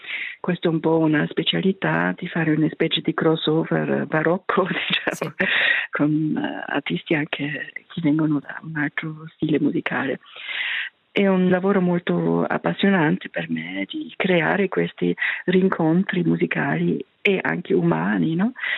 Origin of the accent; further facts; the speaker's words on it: Austria; now in Paris, France; Io sono austriaca, ma abito a Parigi da 30 anni, più di 30 anni adesso